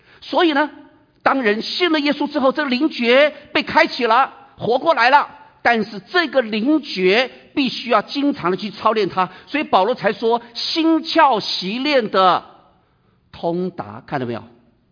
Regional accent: China; 我们中国人常讲真知，然后呢力行

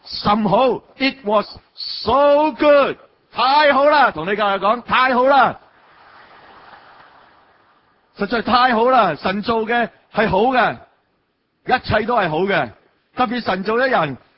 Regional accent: China; 我哋其实中国人

